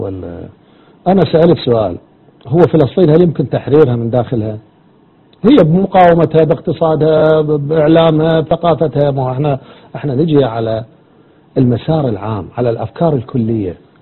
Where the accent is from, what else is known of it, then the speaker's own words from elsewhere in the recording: Iraq; وأنا كعراقي